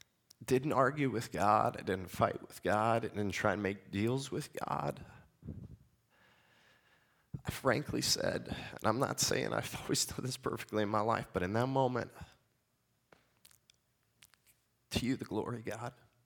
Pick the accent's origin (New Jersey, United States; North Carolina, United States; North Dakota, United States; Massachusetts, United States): North Dakota, United States; I was raised in North Dakota. I grew up on a fairly wealthy farm.